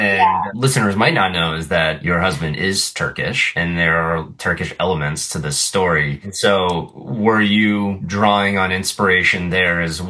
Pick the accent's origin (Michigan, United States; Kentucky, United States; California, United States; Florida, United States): Florida, United States; Tampa; also born or lived in Tallahassee; encountered growing up in Florida, specifically the suburban sides of Tampa and then later Tallahassee.